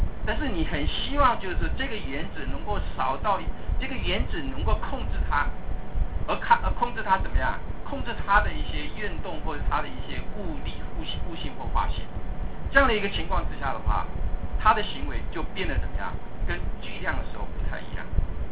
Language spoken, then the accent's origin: Chinese; Taiwan; 也许我们台湾人比较心急了一点啊